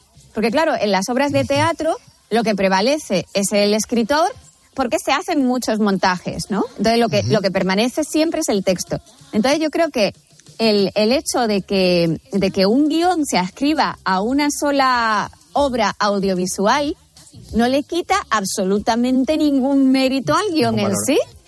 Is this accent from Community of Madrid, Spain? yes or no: no; Canary Islands, Spain; en mi tierra, en Tenerife